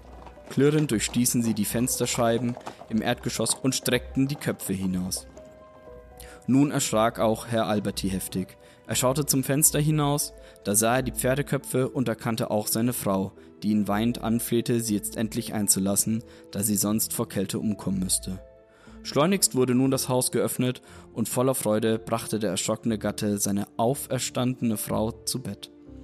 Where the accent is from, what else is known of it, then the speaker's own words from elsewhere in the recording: Nuremberg, Bavaria, Germany; Als Nürnberger, und mir sagt das jetzt gerade nichts